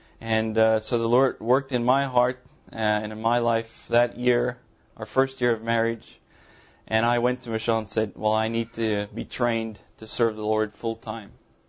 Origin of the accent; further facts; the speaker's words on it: South Africa; first language Afrikaans; English is a second language; But I am a South African, born, raised, and I grew up there. And my first language is Afrikaans. And if I make a few mistakes in English, please forgive me. But to share you my testimony, I grew up in a Christian home.